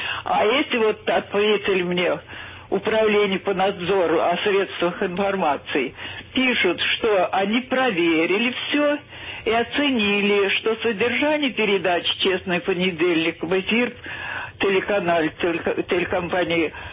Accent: Moscow, Russia; я из Москвы

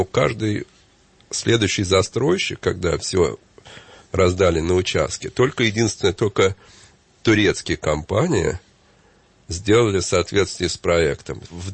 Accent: Moscow, Russia; к которому я привык как москвич

